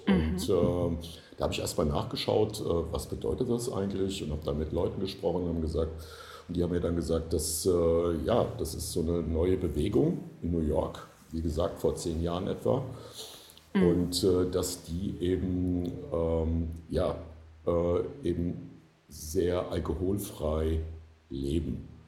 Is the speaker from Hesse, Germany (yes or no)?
yes; Frankfurt, Hesse, Germany; Ich bin Frankfurter Bub